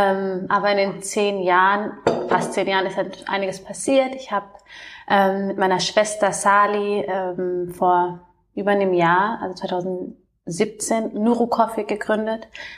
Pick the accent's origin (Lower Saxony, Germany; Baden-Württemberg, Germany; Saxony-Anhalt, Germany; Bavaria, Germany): Bavaria, Germany; Munich; Ich komme ja aus München ursprünglich.